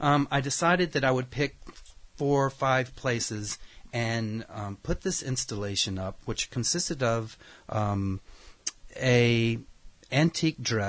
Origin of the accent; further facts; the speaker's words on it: the South, United States; growing up in the South, I would go with my aunts and my mom to cemeteries and take the used flowers out of the trash cans.